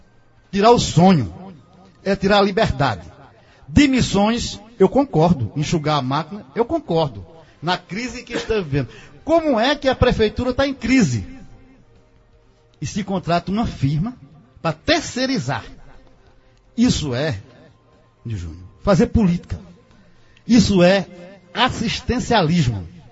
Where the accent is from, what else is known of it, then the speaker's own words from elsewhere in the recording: Pernambuco, Brazil; eu sou do sertão do Pajeú, moro em um distrito que geograficamente é serras